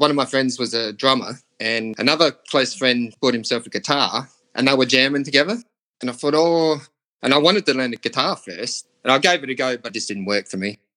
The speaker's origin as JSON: {"language": "English", "town": "Salisbury East", "region": "South Australia", "country": "Australia", "tie": "born or raised there", "said": "I was born in Prospect until I was about one. I lived there, and then I grew up in Salisbury East."}